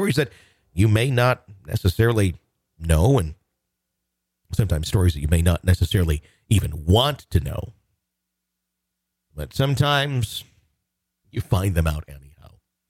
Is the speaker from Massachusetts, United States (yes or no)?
yes; Lowell, Massachusetts, United States; I grew up in Lowell, Massachusetts, which was an unfortunate victim of the crack and heroin epidemics and left many people homeless and committing petty crimes, such as burglary and trespassing.